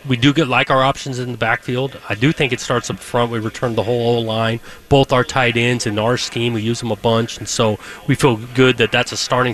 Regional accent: California, United States; I'm a West Coast guy. I grew up in Southern California, obviously played here, coached in this league for a while.

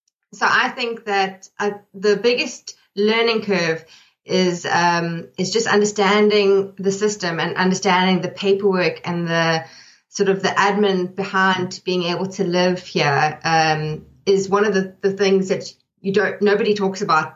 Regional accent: South Africa; we're coming from South Africa, is just the change of seasons.

